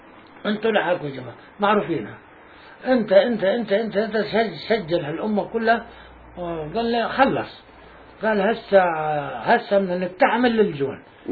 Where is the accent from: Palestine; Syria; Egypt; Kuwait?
Palestine; Barta'a, Jenin Governorate; اه واحنا ببرطعه وهي شو اسمه ام الفحم قريبه.